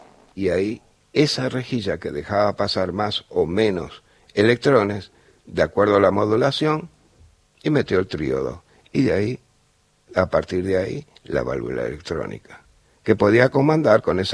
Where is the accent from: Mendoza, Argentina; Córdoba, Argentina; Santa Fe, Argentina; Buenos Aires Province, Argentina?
Buenos Aires Province, Argentina; Villa Adelina; Yo soy de Villa Adelina.